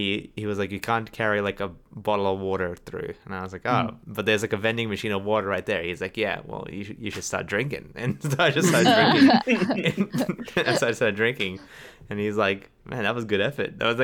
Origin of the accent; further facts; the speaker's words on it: Australia; I'm from Australia.